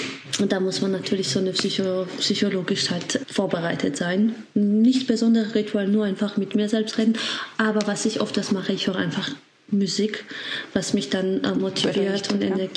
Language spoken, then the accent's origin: German; Georgia; now in Germany; Frauen-internationale Meisterin im Schach. Ich komme ursprünglich aus Georgien, lebe ich aber in Deutschland seit fast 10 Jahren.